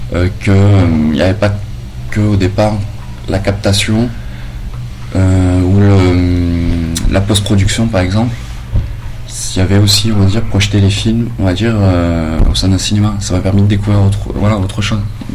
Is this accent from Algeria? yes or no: no; Saint-Étienne, Auvergne-Rhône-Alpes, France; Mais moi, j'ai un parcours particulier. Je suis de Saint-Étienne au départ.